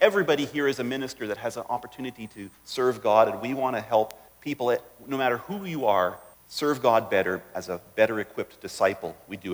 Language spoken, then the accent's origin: English; Winnipeg, Manitoba, Canada; now in British Columbia, Canada; I grew up in Winnipeg, and Winnipeg always was the West. Until you move to BC, then Winnipeg is East.